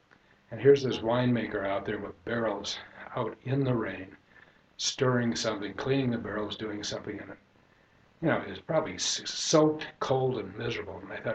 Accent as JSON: {"language": "English", "region": "Utah", "country": "United States", "tie": "born or raised there", "said": "Well, primarily, as I mentioned, I grew up in Utah, which is not exactly the locus of wine knowledge in the United States."}